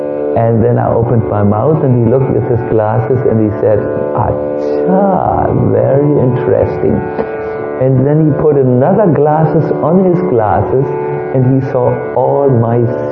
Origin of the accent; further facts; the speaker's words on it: Germany; I'm from Germany